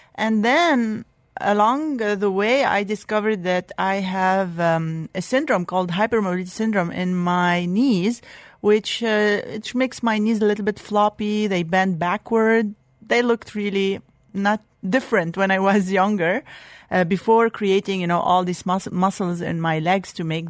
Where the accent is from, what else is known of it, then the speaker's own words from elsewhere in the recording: Lebanon; English is a second language; I was born and lived in Lebanon.